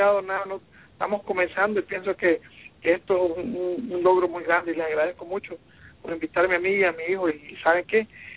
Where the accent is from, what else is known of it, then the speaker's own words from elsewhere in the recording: Nicaragua; vamos para Nicaragua, ahí la costa atlántica, después bajamos a mi pueblo